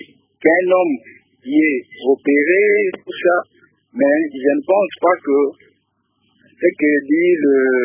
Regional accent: Kananga, Kasaï-Central, DR Congo; pour la réhabilitation des hôpitaux ici chez nous à Kananga

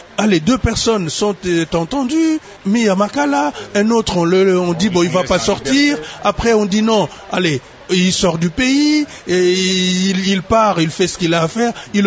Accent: Kenge, Kwango, DR Congo

